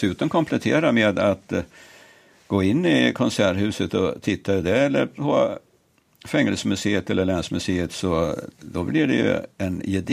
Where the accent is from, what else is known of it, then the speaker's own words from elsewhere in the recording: Gävle, Gävleborg County, Sweden; vi är väl många Gävlebor som har varit där och tittat på fängelsemuseet